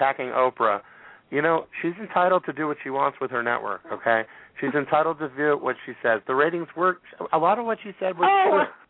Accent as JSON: {"language": "English", "town": "Baltimore", "region": "Maryland", "country": "United States", "tie": "born or raised there", "said": "I grew up in Baltimore, okay?"}